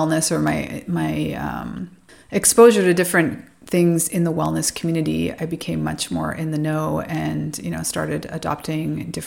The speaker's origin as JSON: {"language": "English", "town": "Calgary", "region": "Alberta", "country": "Canada", "tie": "born or raised there", "moved": "as an adult", "lives_now": "Mexico", "said": "than if I was in my hometown, Calgary."}